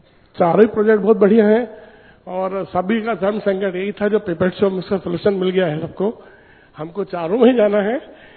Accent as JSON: {"language": "Hindi", "town": "Indore", "region": "Madhya Pradesh", "country": "India", "said": "मैं इंदौर से हूं. और इंदौर हमारा भी स्वच्छता के मामले में 6 बार अवार्ड ले चुका है."}